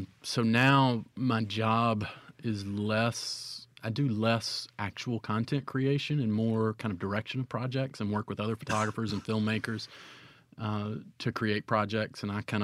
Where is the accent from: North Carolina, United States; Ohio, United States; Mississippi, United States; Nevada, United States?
Mississippi, United States; Cleveland; I am. I was born and raised in Cleveland, graduated from high school, thought that it would be the last place that I'd ever come back to.